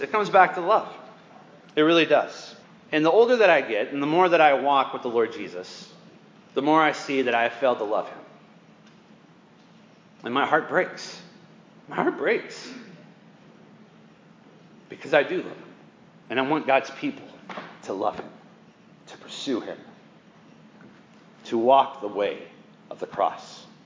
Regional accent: Scotland, United Kingdom; I'm Scottish.

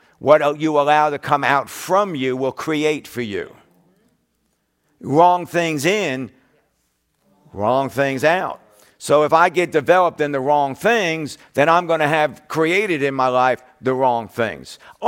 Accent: New York, United States; I never heard that growing up in New York.

